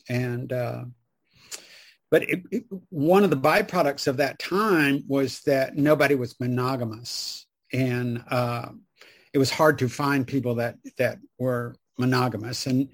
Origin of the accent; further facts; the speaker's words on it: the South, United States; So I grew up in the South in the 60s and came of age in the late 60s, early 70s.